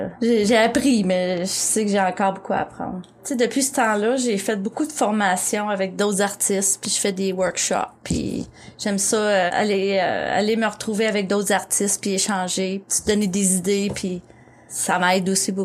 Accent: Quebec, Canada; moved away as an adult; also born or lived in Whistler; Je suis partie à 19 ans du Québec, puis je suis partie pour aller voir les montagnes, puis aller skier, aller planter des arbres.

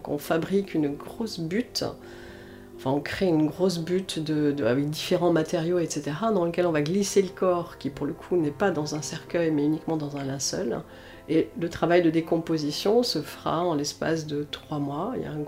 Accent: Grand Est, France; Après, en tant qu'Alsacien, on n'est pas interdit d'aller se faire enterrer

